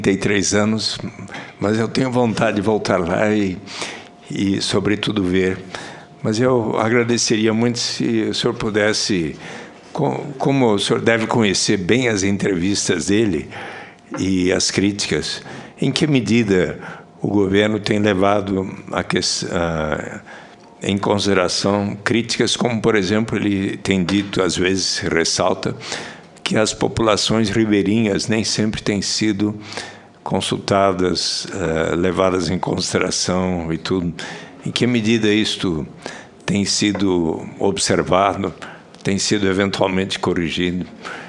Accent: Brazil

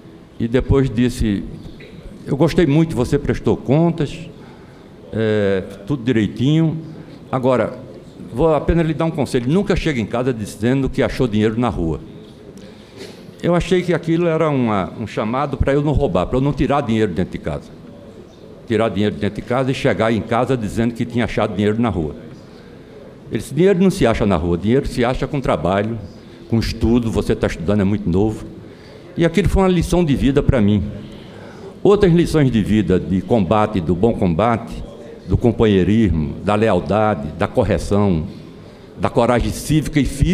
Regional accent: Pernambuco, Brazil; Eu me criei numa família pobre em Pernambuco, meu pai era de classe média baixa

